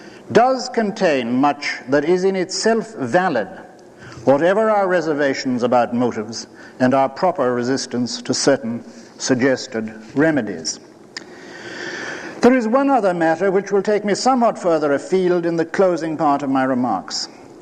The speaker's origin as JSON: {"language": "English", "town": "Dublin", "region": "Leinster", "country": "Ireland", "said": "I come from Dublin, and I must say, you couldn't get an audience this size in a lecture hall in Dublin on a Saturday night."}